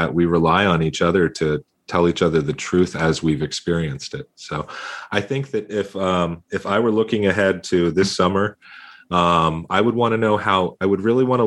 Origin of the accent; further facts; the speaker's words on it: San Diego, California, United States; Gary's from Florida and I'm from San Diego.